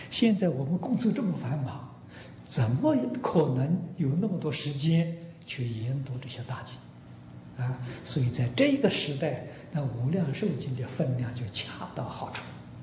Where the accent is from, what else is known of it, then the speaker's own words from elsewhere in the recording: China; 我们小的时候在大陆家乡过年